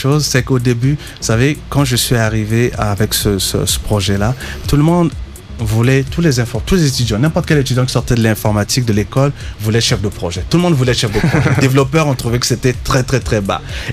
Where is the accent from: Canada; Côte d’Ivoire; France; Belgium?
Canada; Moi je viens du Canada, j'ai fait le déplacement jusqu'ici